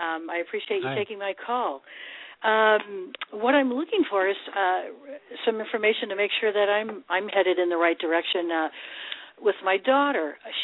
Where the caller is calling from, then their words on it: Goleta, California, United States; from Goleta, California.